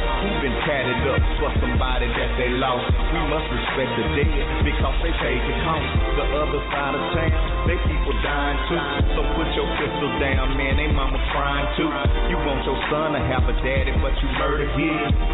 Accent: Fort Worth, Texas, United States; I was born and raised in Funky Town, and I'm proud of that. My parents met on 4th Street, off of Bell now. I was born in Harris Hospital in 72

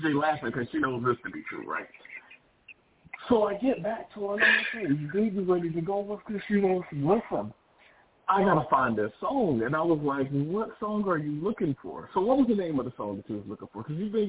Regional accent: the Carolinas, United States; She's from the Carolinas. I'm from the Carolinas. There's some Southern in us.

